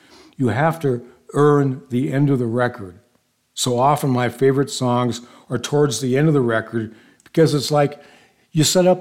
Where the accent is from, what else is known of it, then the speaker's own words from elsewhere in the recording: Virginia, United States; also born or lived in Philadelphia; now in Los Angeles, United States; This is the most introverted I've ever been living in L.A. I'm from Virginia, and I lived in Philly for a while.